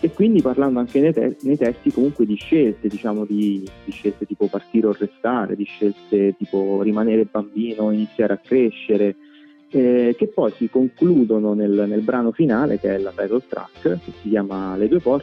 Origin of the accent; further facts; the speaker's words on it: Rome, Lazio, Italy; parla della mia città natale, che è Roma, e l'abbiamo fatto insieme a un'altra band di Roma che, nonostante il nome, perché si chiamano … sono romanissimi anche loro come me.